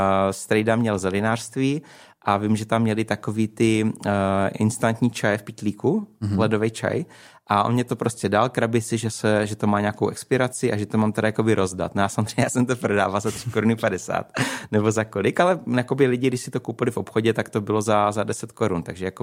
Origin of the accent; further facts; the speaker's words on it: Brno, South Moravian Region, Czechia; já jsem vlastně rodilý Brňák a to nejbrňáčtovější, co může být, protože jsem vyrostl přímo v centru náměstí Svobody